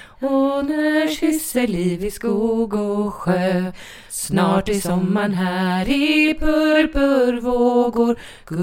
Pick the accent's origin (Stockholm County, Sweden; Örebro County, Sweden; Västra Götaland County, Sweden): Stockholm County, Sweden; Åkersberga; Ja, för det var det när vi var små på Ekbacken i Åkersberga.